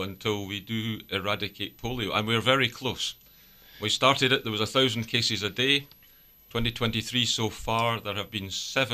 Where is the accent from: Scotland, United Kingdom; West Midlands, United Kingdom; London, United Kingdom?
Scotland, United Kingdom; Well, as you might detect from my accent, it's not round these parts. And home is Scotland. We are from just outside of Edinburgh, in the Scottish borders, between Edinburgh and the English border. A beautiful part of the country, a very rural part of the country